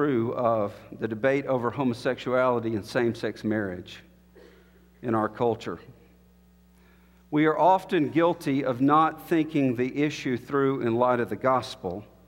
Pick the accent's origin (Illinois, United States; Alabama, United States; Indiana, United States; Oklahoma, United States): Alabama, United States; You know, I grew up in Alabama, and Alabama-Auburn is a rivalry like no other.